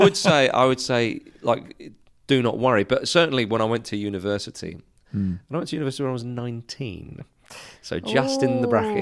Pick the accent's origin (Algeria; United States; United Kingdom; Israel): United Kingdom; Scotland; my parents were English and I grew up in Scotland.